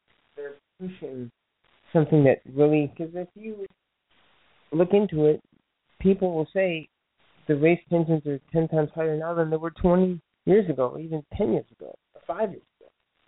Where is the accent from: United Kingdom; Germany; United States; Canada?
Germany; You know, I'm not an American, but I'm from Germany.